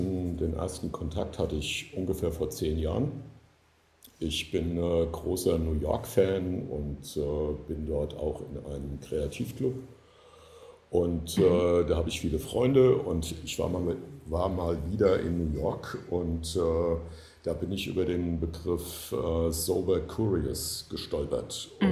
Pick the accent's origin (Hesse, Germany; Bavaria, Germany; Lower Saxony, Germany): Hesse, Germany; Frankfurt; Ich bin Frankfurter Bub